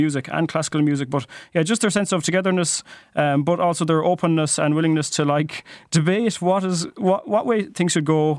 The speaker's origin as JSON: {"language": "English", "town": "Galway", "region": "Connacht", "country": "Ireland", "said": "But yeah, we're all Galway. We're from Galway"}